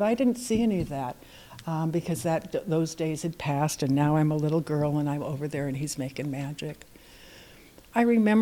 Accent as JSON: {"language": "English", "town": "Inglewood", "region": "California", "country": "United States", "tie": "born there", "said": "He lived in Inglewood, and actually, I was born in Inglewood."}